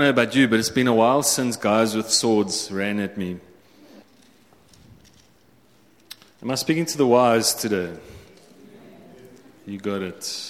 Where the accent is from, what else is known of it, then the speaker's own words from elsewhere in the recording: England, United Kingdom; And me being English, I'm like, but verskriklik is terrible.